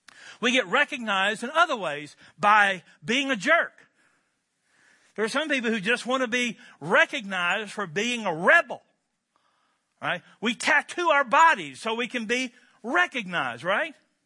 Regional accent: Wisconsin, United States; I'm a kid from Barron County.

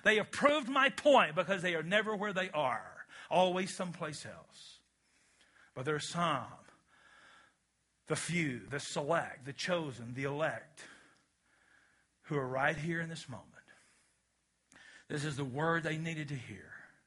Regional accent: Kentucky, United States; My dad was raised in the era where, we're from Kentucky, where they used mules to plow.

